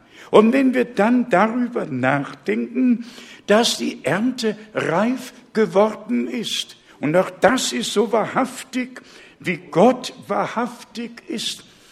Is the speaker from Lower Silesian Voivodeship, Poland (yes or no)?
no; Warmian-Masurian Voivodeship, Poland; born there; Ich bin ja auf der Landwirtschaft geboren, habe ich auch schon einige Male gesagt, ungefähr auf halbem Wege zwischen Danzig und Königsberg.